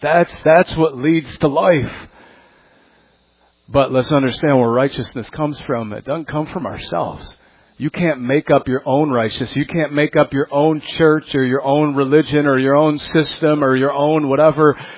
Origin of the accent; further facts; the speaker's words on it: Buffalo, New York, United States; Thank God I was raised in Buffalo. That's why there's still hope for people in Buffalo, because their gods have never won.